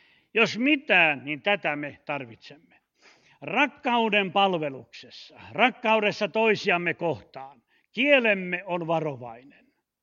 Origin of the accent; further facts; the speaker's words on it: Ostrobothnia, Finland; meillä Pohjanmaalla sanotaan vain gruppi.